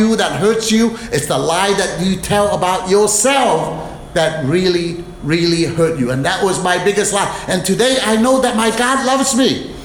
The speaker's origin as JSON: {"language": "English", "country": "China", "said": "because I'm from China, in China, we use a lot of rice. We eat a lot of rice."}